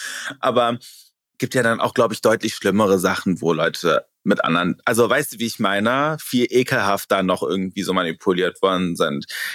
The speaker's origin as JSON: {"language": "German", "country": "South Korea", "said": "Ich bin Koreanerin."}